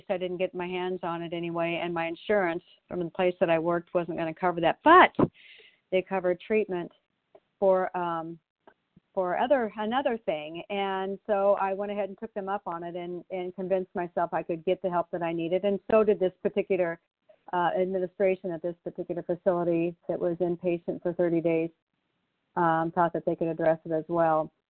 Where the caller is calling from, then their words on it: Canby, Oregon, United States; I'm a recovered compulsive overeater, and I'm calling from Canby, Oregon.